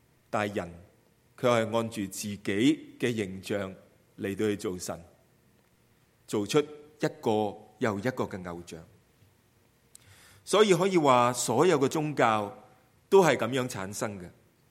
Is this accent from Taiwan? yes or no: no; China; 我们中国人所熟悉的